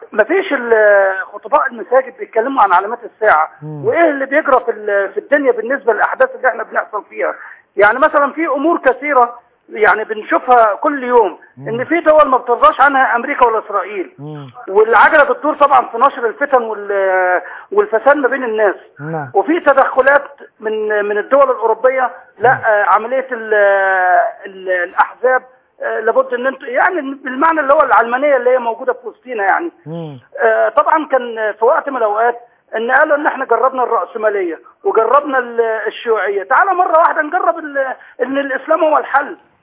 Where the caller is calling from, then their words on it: Saudi Arabia; لا أنا بكلمك من السعودية